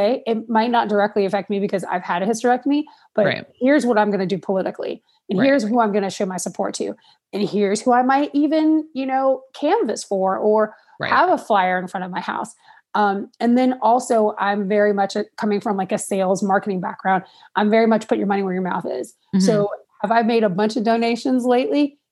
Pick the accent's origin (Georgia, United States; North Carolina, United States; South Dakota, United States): Georgia, United States; I'm originally from Georgia